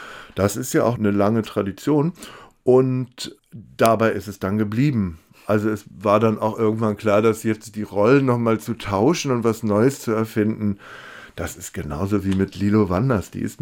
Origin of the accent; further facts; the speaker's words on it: Celle, Lower Saxony, Germany; Ich bin in Celle aufgewachsen, also in der niedersächsischen Provinz